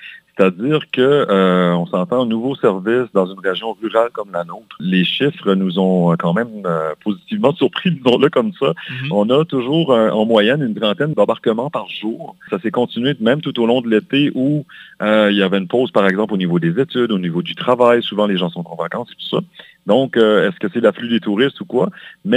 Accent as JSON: {"language": "French", "region": "Quebec", "country": "Canada", "said": "moi, personnellement, je viens de la région de Paquetteville"}